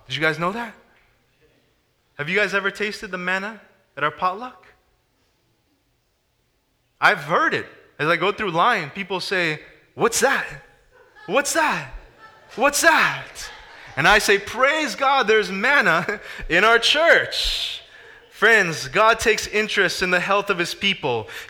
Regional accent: California, United States; Have you ever been in a very hot place? I'm from California.

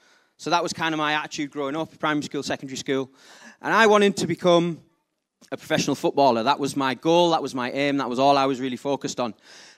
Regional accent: North East England, United Kingdom; accent: Geordie; I apologise if I start talking too fast and you can't understand my slightly Geordie accent.

